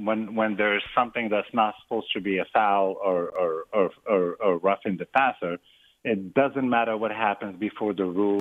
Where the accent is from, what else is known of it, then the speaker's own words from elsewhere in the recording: Charlotte, North Carolina, United States; obviously I'm from Charlotte. I'm a Panthers fan.